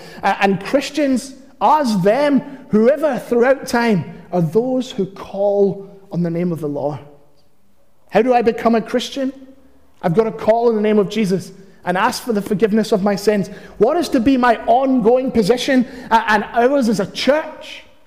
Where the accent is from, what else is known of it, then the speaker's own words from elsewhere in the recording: Glasgow, Scotland, United Kingdom; I'm of God. Not that I'm Glaswegian, Scottish, or a pastor.